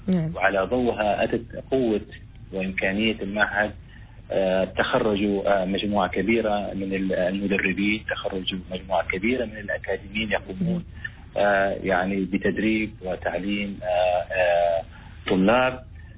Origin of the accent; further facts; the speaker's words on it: Oman; وأنا كعماني